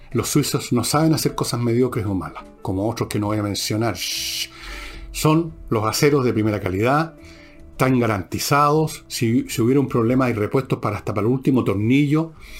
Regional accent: Chile; Tengo mi vida hecha acá y soy chileno y quiero seguir en Chile y contribuir.

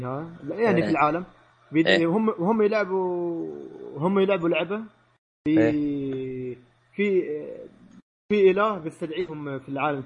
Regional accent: Syria; بالنسبه لي انا سوري ما ادري

